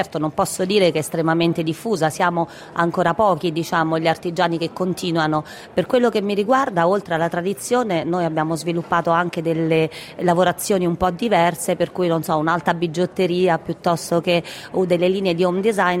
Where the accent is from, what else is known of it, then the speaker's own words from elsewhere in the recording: Santi Cosma e Damiano, Lazio, Italy; io vengo da Santi Cosme e Damiano, che è un paese in collina